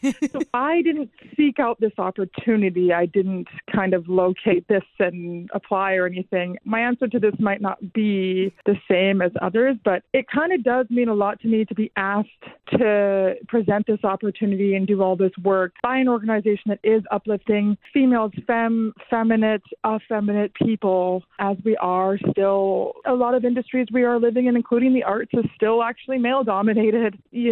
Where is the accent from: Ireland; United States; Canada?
Canada; Alberta; But note that I am actually mainly a Stony person, also a little bit of Cree, but I am an English speaker.